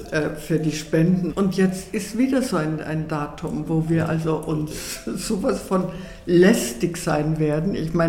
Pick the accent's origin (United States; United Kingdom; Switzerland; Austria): Austria; Ich bin Österreicherin.